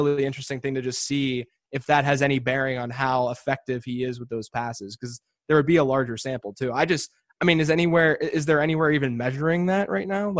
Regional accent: Pittsburgh, Pennsylvania, United States; because I am I'm from Pittsburgh for those of you who don't know.

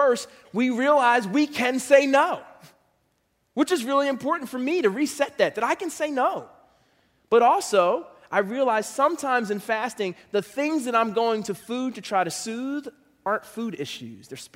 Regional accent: Philadelphia, Pennsylvania, United States; I'm from Philly, and I miss me some Wawa hoagies.

